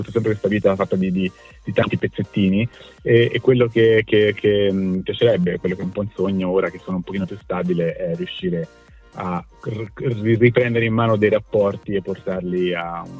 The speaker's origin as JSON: {"language": "Italian", "region": "Tuscany", "country": "Italy", "lives_now": "Milan, Italy", "said": "io sono toscano, ma la maggior parte del tempo la passo a Milano, dove vivo in realtà"}